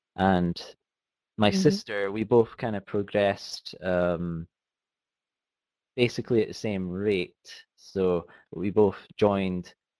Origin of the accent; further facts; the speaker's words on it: Aberdeen, Scotland, United Kingdom; born there; which you've already introduced me as. I'm 27 years old, and I was born in Aberdeen in Scotland, which is part of the United Kingdom. I've been a Christian since I was about 16 or 17 years of age.